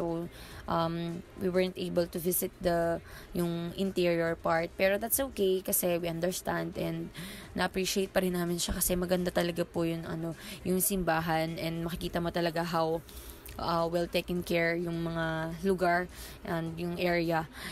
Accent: Manila, Metro Manila, Philippines; hindi namin na-feel na from Manila kami.

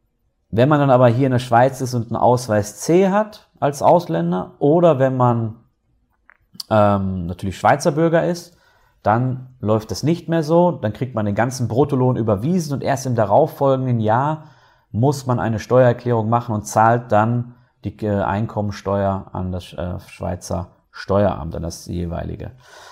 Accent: North Rhine-Westphalia, Germany; now in Switzerland; Zum Beispiel die Stadt, wo ich herkomme, das ist eine Stadt im Ruhrgebiet mit 50.000 Einwohnern, die hat keinen eigenen Bahnhof.

